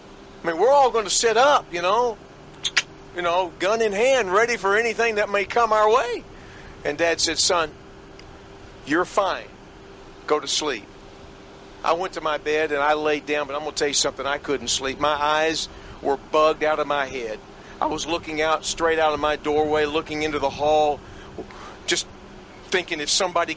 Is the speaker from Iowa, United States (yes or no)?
no; Garland, Texas, United States; I grew up over there in Garland.